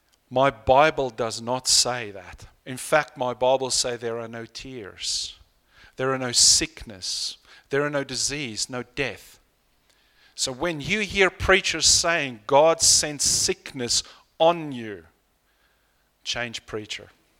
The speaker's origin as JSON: {"language": "English", "country": "South Africa", "tie": "born or raised there", "said": "I grew up in South Africa"}